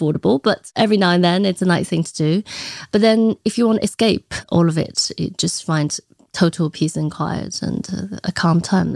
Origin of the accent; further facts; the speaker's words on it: Beijing, China; English is a second language; also born or lived in United Kingdom; I am from China and I lived my whole sort of career life in China, except for a brief period of time I was studying in the UK. And my job has always been in China and I always made my career and my life in Beijing.